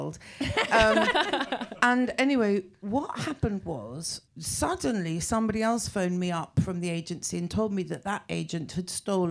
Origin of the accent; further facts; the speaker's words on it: England, United Kingdom; So I kind of stopped being English.